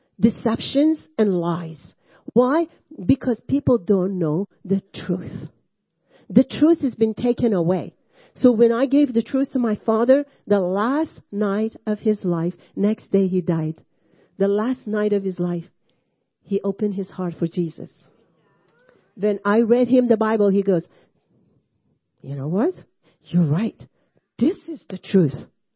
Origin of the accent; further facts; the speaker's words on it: Iran; moved away; They are as lost as I was when I came from Iran.